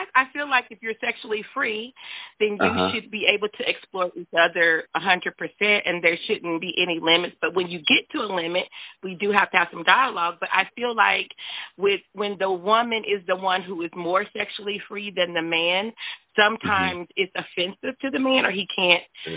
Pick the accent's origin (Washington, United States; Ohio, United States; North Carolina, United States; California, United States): North Carolina, United States; I'm from North Carolina.